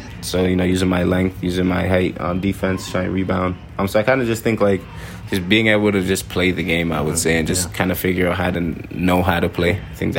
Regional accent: Toronto, Ontario, Canada; growing up in Rexdale, just a very community-like thing. Everyone was just, you know, I lived in a complex housing, so all my neighbors were like family to me.

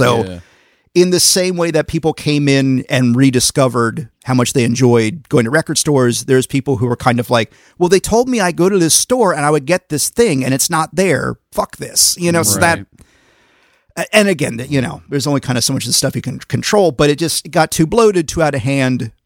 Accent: Mertztown, Pennsylvania, United States; I grew up in I don't even think we had a stoplight. Nice. This little town called Mertztown that's like a half hour from Reading and a half hour from Allentown.

